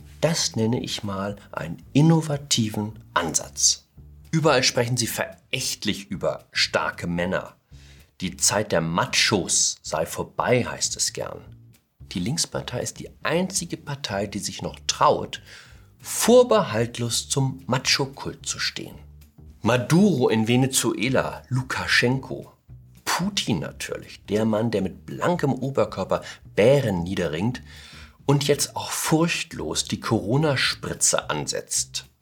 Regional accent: Hamburg, Germany; Ich komme auch aus Hamburg. Der ein oder andere wird es vielleicht herausgehört haben.

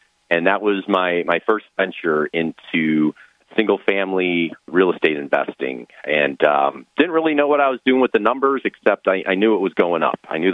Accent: Cleveland, Ohio, United States; Well, I grew up in Cleveland, so from an NFL perspective, it's definitely the Cleveland Browns.

